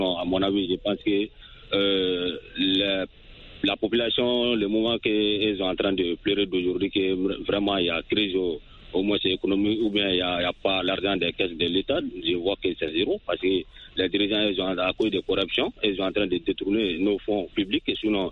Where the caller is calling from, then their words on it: Sonikeni, Mali; Je vous appelle toujours dans mon village natal à Sonikeni.